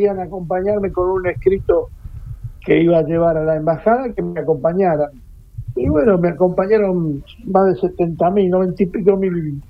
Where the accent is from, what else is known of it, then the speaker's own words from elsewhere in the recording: Argentina; yo como cualquier argentino que siempre tratamos de ayudar